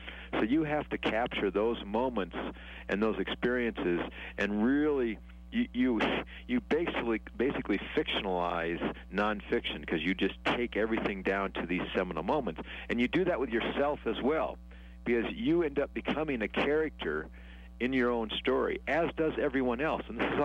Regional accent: Wyoming, United States; I grew up in Wyoming hunting and fishing, and that kind of morphed into climbing and kayaking.

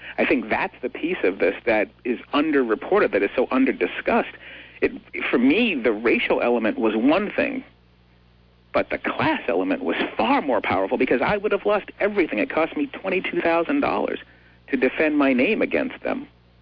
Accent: Boston, Massachusetts, United States; also born or lived in Plymouth; because we didn't deal with police at all when I grew up in Dorchester in Boston.

